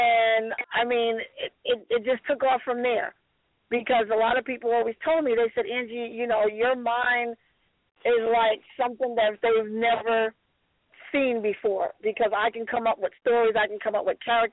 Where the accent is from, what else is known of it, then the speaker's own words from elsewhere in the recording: Brooklyn, New York, United States; born there; I was born in Brooklyn, New York, Bed-Stuy, back in October 14th, 1971.